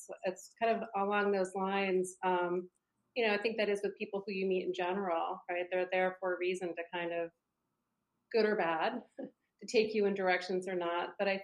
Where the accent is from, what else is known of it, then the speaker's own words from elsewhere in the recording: East Coast, United States; I grew up on the East Coast. I'm the last of four